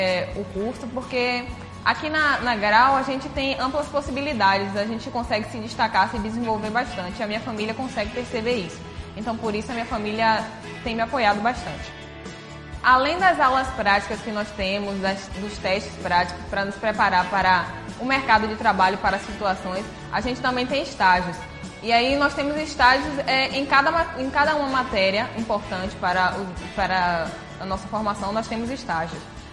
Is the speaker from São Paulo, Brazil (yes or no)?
no; Salvador, Bahia, Brazil; eu tenho 18 anos, sou de Salvador.